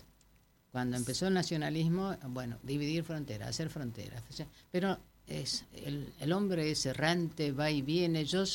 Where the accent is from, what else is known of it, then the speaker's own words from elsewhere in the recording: Resistencia, Chaco, Argentina; moved away as an adult; en el Chaco Resistencia, del cual yo soy nativa, que nací en Resistencia, viví hasta los 29 años ahí.